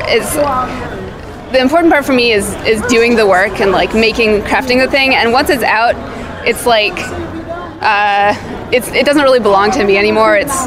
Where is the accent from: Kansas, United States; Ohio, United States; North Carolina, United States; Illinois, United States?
North Carolina, United States; Asheville; Yeah, I'm from Asheville. I moved away after high school and then came back a couple of years ago because I really missed the mountains and the city.